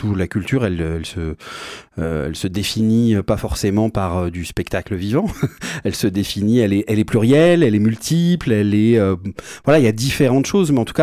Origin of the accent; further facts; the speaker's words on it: France; En tant que Français, on ne peut plus trop aller là-bas.